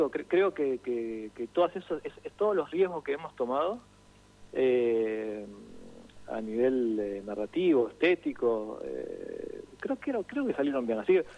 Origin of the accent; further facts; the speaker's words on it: Santa Fe, Argentina; moved away as an adult; now in Buenos Aires, Argentina; Yo soy de Santa Fe y me mudé, como muchos, a los 21 a Buenos Aires a estudiar cine